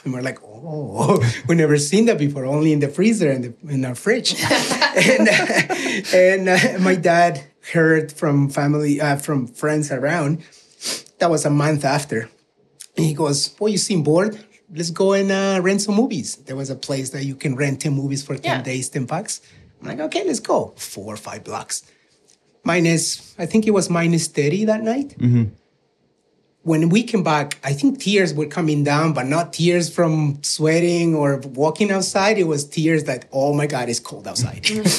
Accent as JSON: {"language": "English", "country": "El Salvador", "second_language": "English", "said": "You know, I'm from El Salvador, like I said"}